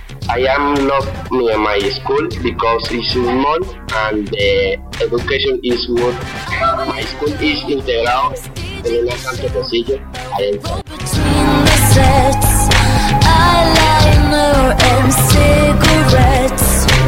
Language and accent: English; Bucaramanga, Santander, Colombia; English is a second language; I am from Bucaramanga City. I am 70 years old.